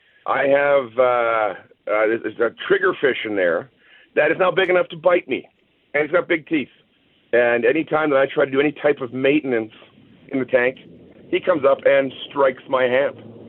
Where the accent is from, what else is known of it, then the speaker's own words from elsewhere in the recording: Manitoba, Canada; I grew up in Manitoba around all these lakes. Never went fishing.